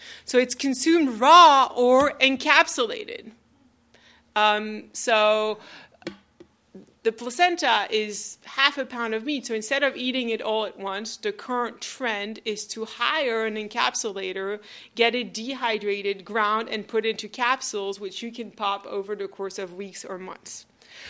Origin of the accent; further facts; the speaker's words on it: France; English is a second language; France, my home country, has a particularly extreme version of this European approach